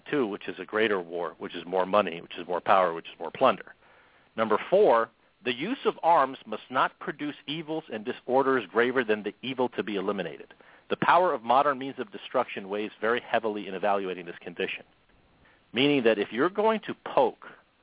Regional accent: United States; Well, we're not British. We're Americans.

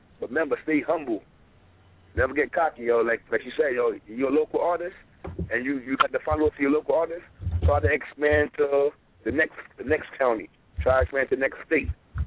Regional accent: Brooklyn, New York, United States; of course, I'm from Brooklyn.

